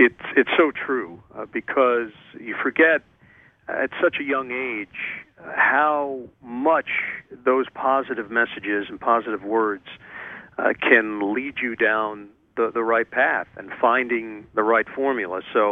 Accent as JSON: {"language": "English", "region": "New York", "country": "United States", "tie": "born or raised there", "said": "Marv Albert growing up in the New York area, was a huge influence."}